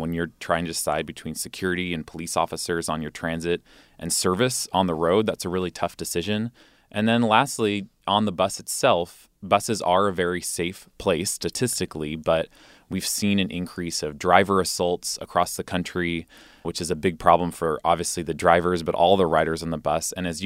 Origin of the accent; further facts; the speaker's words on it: Tacoma, Washington, United States; Again, going back to my hometown in Tacoma, I can get a bus home from Seattle at 12:30 to Tacoma.